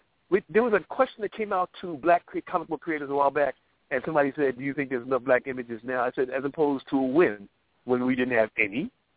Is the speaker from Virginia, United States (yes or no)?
no; Philadelphia, Pennsylvania, United States; And I grew up in Philadelphia where I could not go home from school and make my way from the airport to my house without seeing cops